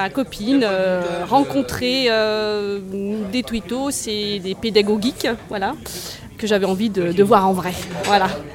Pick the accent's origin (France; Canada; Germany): France; Roanne, Auvergne-Rhône-Alpes; je viens de Roanne, donc tout près de Lyon, 80 km de Lyon.